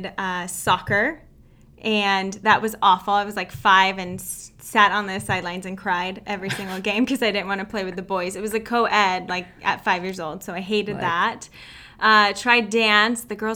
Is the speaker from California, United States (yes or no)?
yes; California, United States; I am from California.